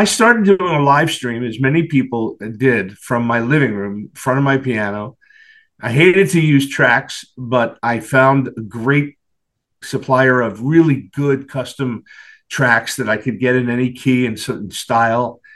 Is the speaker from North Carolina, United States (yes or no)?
no; Philadelphia, Pennsylvania, United States; which is my tribute to my hometown and a little poke in the eye